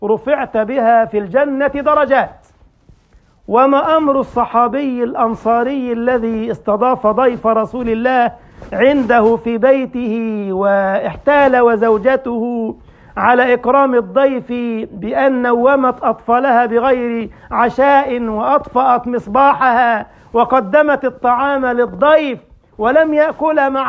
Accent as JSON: {"language": "Arabic", "country": "Egypt", "said": "عندنا في مصر يقولون بالدارجة في تلك الأمثال الطيبة التي جاءتنا عن من سلف من الآباء والأجداد"}